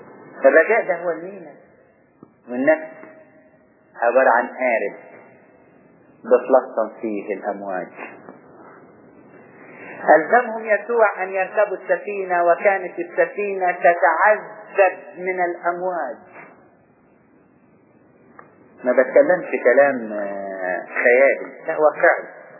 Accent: Upper Egypt, Egypt; كنت في البلد عندنا، والبيوت عندنا في الصعيد عكس هنا.

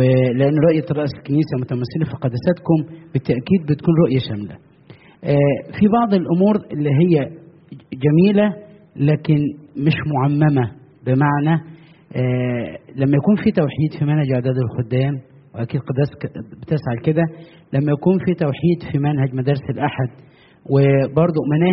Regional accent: Egypt

